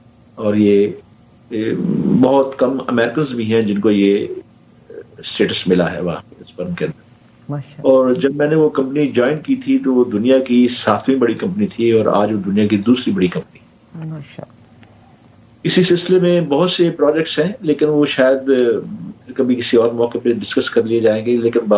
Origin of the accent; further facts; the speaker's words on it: Pakistan; born there; اور میری والدہ کیونکہ ہجرت پاکستان کرتے ہوئے بہت دکھ صدمہ سہ کے آ چکی تھی پاکستان کے اندر, اور ایک کمرے کا مکان کرائے کا ہمارے پاس موجود تھا جس میں میری پیدائش ہوئی